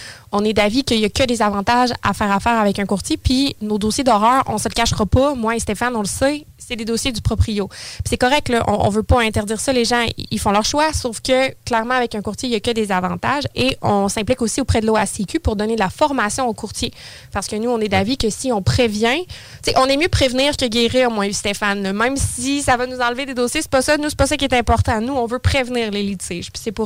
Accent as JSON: {"language": "French", "town": "Saint-Apollinaire", "region": "Quebec", "country": "Canada", "tie": "born or raised there", "lives_now": "Lévis, Canada", "said": "J'ai toujours été sur la Rive-Sud, là, originaire de Saint-Apollinaire. Et là, maintenant, là, depuis les 15 dernières années, je suis de Lévis."}